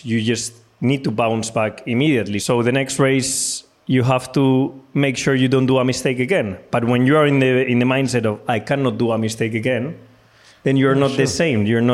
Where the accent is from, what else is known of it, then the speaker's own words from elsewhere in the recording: Spain; English is a second language; I mean, I'm Spanish. I live very close to Italy. I feel close to the Italian culture, because I grew up in Italy a lot, doing all of my go-kart races.